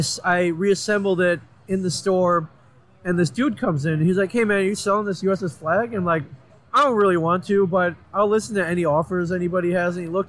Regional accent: Ann Arbor, Michigan, United States; I am actually a Michigan native. Michigan, Ohio, but I grew up in Ann Arbor, went to school in Ann Arbor, moved away a number of years ago, but my parents still live here.

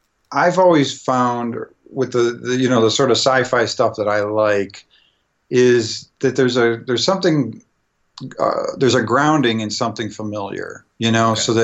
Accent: Cleveland, Ohio, United States; So I always had this sort of international thing going on just in my neighborhood growing up in Cleveland.

